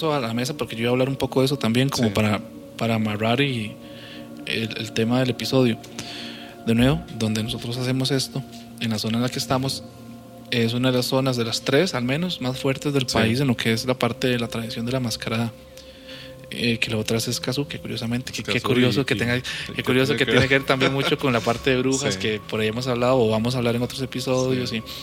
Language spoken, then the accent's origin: Spanish; Aserrí, San José, Costa Rica; Aquí en donde nosotros somos de Acerrí